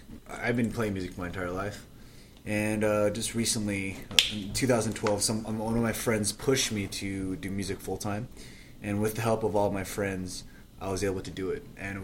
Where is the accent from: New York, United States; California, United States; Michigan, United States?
California, United States; Cupertino; I was born and raised in Cupertino, and then I moved to San Francisco for like 3 years.